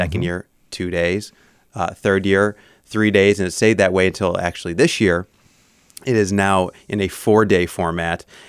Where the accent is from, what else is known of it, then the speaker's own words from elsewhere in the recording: Chicago, Illinois, United States; So I'm originally from Chicago. I come from afar.